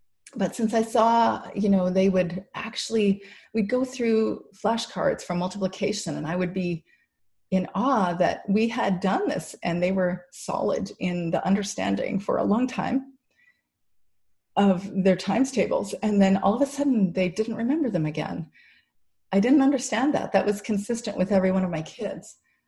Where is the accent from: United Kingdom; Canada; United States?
Canada; So, you know, obviously we're Canadian, so we've been focusing on French.